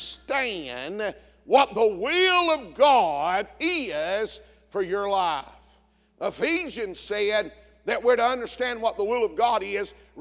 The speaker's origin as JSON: {"language": "English", "region": "the South", "country": "United States", "tie": "born or raised there", "said": "Now, growing up in the South, most everybody I knew, all my neighbors and kin folks and family always had gardens in the summertime."}